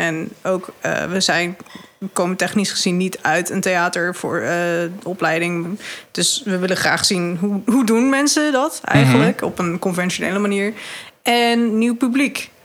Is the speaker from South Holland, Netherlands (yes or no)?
yes; Delft, South Holland, Netherlands; wij komen uit Delft. We zijn volgens mij dit jaar de enige makers uit Delft die uitgenodigd zijn.